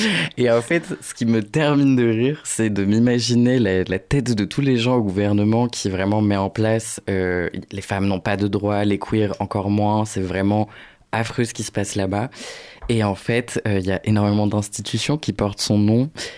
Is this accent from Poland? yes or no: yes; Poland; Parce que je suis polonais